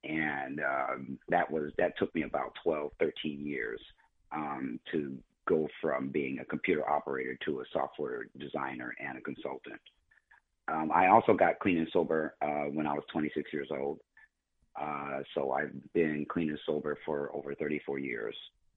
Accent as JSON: {"language": "English", "town": "Omaha", "region": "Nebraska", "country": "United States", "tie": "born or raised there", "said": "I grew up in Omaha, Nebraska, which is one of the most Republican conservative states in the United States."}